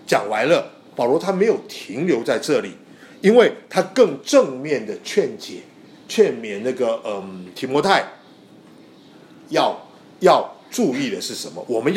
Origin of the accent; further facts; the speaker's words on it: China; 你说听到我们中国土生土长的一个异端